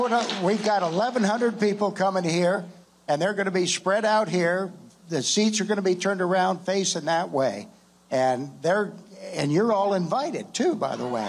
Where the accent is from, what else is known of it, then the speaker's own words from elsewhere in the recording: Nevada, United States; And I want to tell you, I'm a Nevadan through and through.